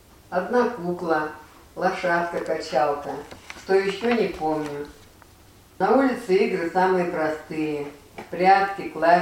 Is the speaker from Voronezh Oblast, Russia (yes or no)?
no; Novokuznetsk, Kemerovo Oblast, Russia; born there; родилась 4 апреля 1937 года в городе Сталинске, в сегодняшнем Новокузнецке.